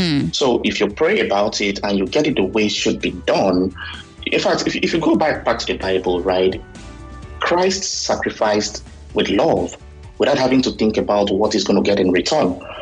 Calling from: Canada; I'm calling all the way from Canada.

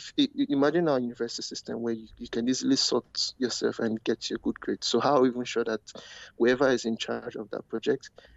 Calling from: Canada

